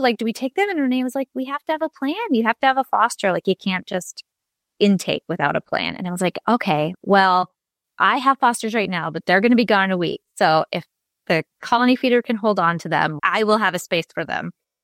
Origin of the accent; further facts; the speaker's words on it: Long Beach, California, United States; When we moved back to my hometown of Long Beach, I wanted our next chapter to really give back to the community.